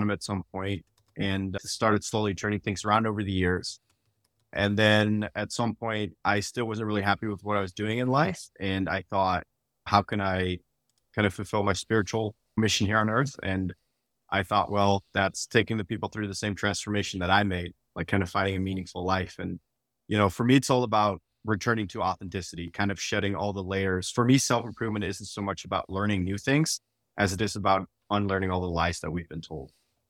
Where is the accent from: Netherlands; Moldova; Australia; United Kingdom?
Netherlands; now in United States; I grew up in the Netherlands and moved to the United States, was in the Air Force and military, moved around a bunch